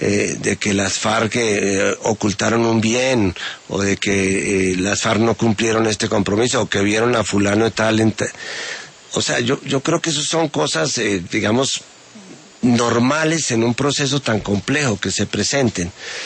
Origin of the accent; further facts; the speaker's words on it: Colombia; como colombiano